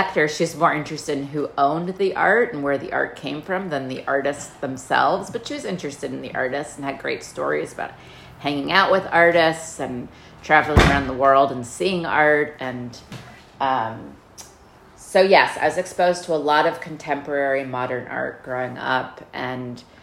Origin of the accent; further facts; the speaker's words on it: Washington, District of Columbia, United States; I grew up in Washington, D.C., and I grew up very close to the Soviet Union embassy.